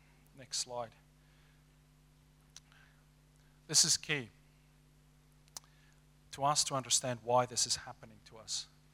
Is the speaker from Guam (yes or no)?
no; South Africa; I'm from South Africa. I grew up on a farm.